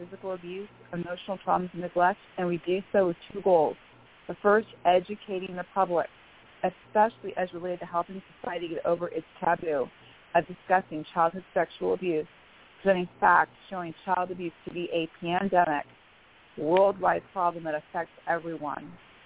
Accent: Bellevue, Washington, United States; I am from Bellevue, Washington.

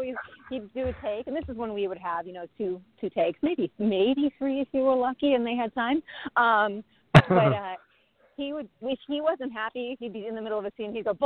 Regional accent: Chicago, Illinois, United States; now in Los Angeles, United States; I came from Chicago, and I'm already used to the cold, and or not used to it.

